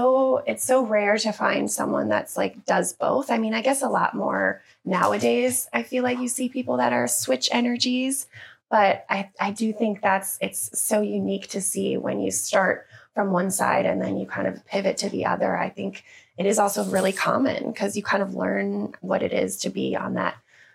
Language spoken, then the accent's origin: English; Chicago, Illinois, United States; now in Los Angeles, United States; I know you live here, but I just found out that you're from Michigan, and I'm from Illinois, Chicago area.